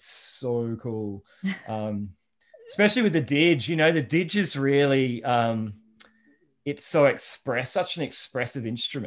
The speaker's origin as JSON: {"language": "English", "town": "Adelaide", "region": "South Australia", "country": "Australia", "tie": "born or raised there", "said": "But I guess, I grew up in Adelaide and life really changed for me when I picked up a guitar."}